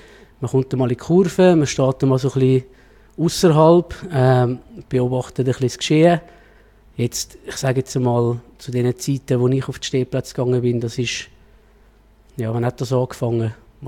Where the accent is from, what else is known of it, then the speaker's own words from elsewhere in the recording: Zurich, Switzerland; ich bin im Limmatal aufgewachsen.